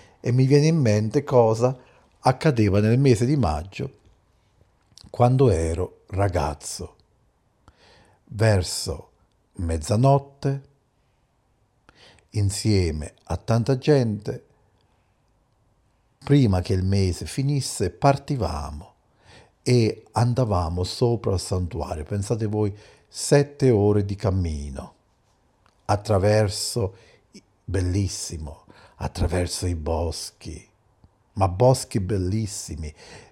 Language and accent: Italian; Campania, Italy; un santuario che si trova proprio vicino il mio paese, in provincia di Caserta